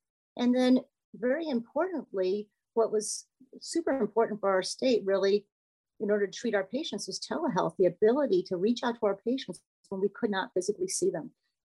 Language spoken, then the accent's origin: English; Midwest, United States; Well, I'm originally from the Midwest, and I did all of my training at the University of Illinois.